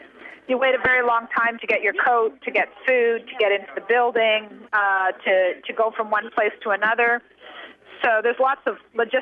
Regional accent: Canada; yes, I'm from Canada, on the non-governmental side.

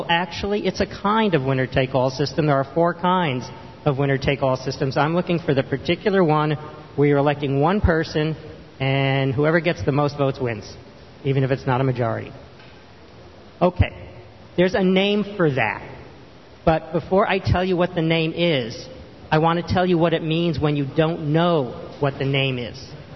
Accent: California, United States; Well, I'm from California.

